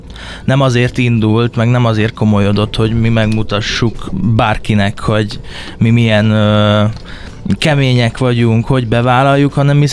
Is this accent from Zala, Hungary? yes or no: no; Győr, Győr-Moson-Sopron, Hungary; Igen, hát én például győri vagyok